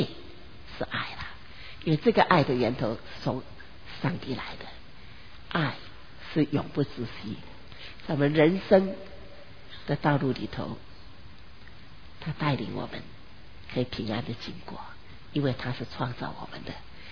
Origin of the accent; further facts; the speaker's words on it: Hong Kong; 我有六个兄弟，两个哥哥，四个弟弟。我们在香港长大，香港的地方小得不得了